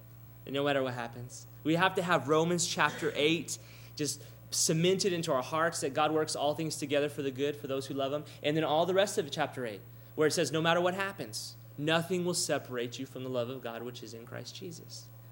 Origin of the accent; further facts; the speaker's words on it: Texas, United States; You know, homes here, and I know especially where I grew up in South Texas, they have a lot of foundation problems.